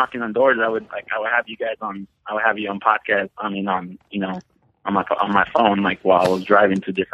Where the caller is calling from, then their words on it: Modesto, California, United States; I'm calling from Modesto.